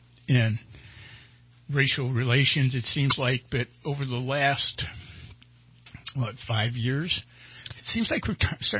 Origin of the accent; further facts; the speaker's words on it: the South, United States; I mean, I grew up in segregation in the South.